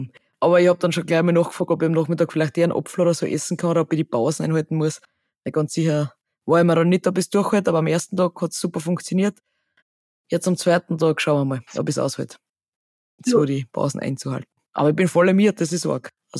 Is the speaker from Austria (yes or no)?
yes; Styria, Austria